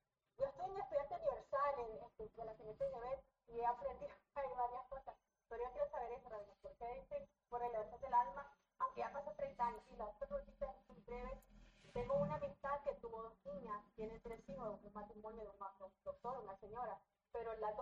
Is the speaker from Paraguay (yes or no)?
no; Nicaragua; Soy de Nicaragua.